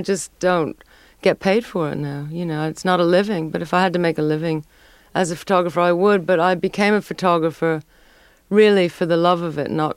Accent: Scarsdale, New York, United States; I grew up in Scarsdale, which was very nouveau riche and wealthy.

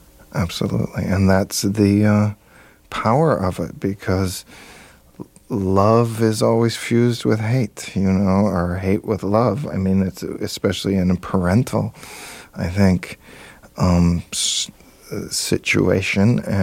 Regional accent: Allentown, Pennsylvania, United States; I grew up in Allentown, PA, and was a jock

